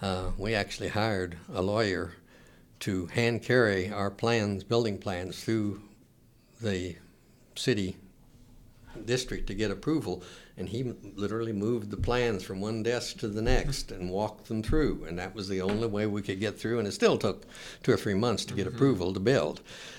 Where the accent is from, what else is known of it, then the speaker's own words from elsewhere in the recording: Kansas, United States; I came from Kansas.